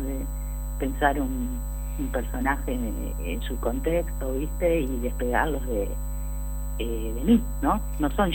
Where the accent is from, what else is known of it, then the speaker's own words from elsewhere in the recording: Orán, Salta, Argentina; yo no nací en Rosario, pero viví los años de mi infancia y mi adolescencia en una ciudad muy chiquita que se llama Orán, en la provincia de Salta.